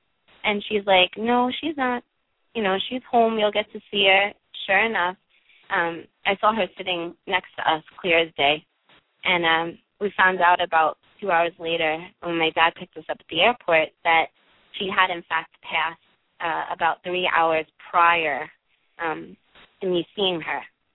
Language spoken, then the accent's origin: English; Brooklyn, New York, United States; I grew up in Brooklyn, hence the accent. But I grew up in Brooklyn